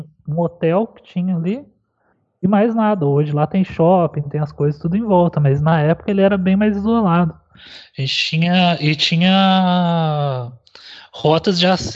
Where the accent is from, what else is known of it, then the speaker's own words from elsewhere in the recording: Cambuquira, Minas Gerais, Brazil; naquela época eu não morava aqui, né? Eu sou de Cambuqueira, assim.